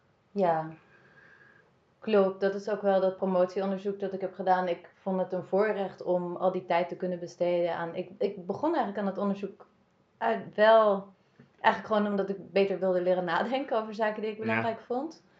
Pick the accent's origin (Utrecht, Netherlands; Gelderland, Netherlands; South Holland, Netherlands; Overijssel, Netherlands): South Holland, Netherlands; The Hague; Ik ben opgegroeid in Den Haag.